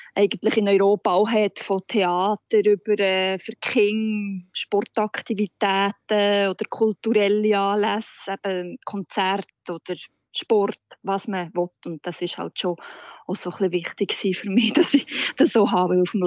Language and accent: German; Switzerland; Aber als Schweizer ist man ja sehr, man hat den roten Pass, man kann immer wieder zurückkommen